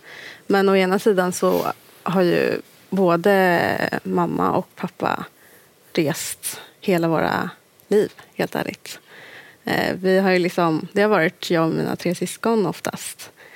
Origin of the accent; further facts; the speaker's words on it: Strängnäs, Södermanland, Sweden; now in Stockholm, Sweden; Men eftersom båda mina syskon har flyttat hemifrån så är det ju inte riktigt liksom, samma grej heller att vara hemma i Strängnäs.